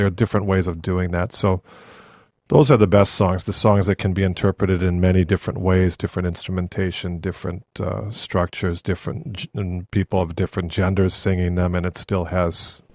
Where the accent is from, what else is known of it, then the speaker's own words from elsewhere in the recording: Milwaukee, Wisconsin, United States; We just had a shooting in Milwaukee, my hometown.